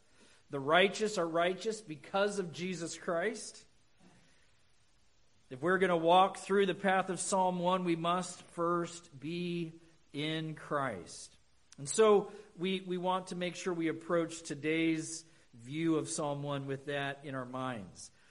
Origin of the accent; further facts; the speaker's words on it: Colorado, United States; all those memories from growing up in Colorado came flooding back